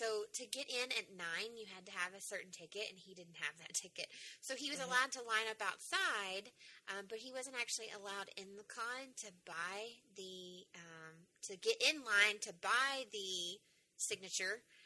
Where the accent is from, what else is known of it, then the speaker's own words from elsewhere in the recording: Tennessee, United States; because I grew up 45 minutes outside of Nashville, and that is not what I was expecting at all.